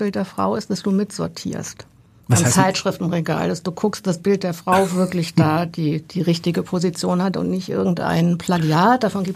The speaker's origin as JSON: {"language": "German", "town": "Lunestedt", "region": "Lower Saxony", "country": "Germany", "said": "Nee, ich komme aus dem Landkreis Cuxhaven, okay. Und da aus einem kleinen Örtchen namens Lunestedt."}